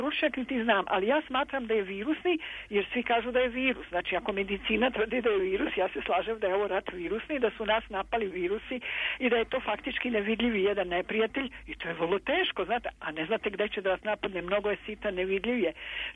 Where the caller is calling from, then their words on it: Belgrade, Serbia; ja sam javim se iz Beograda.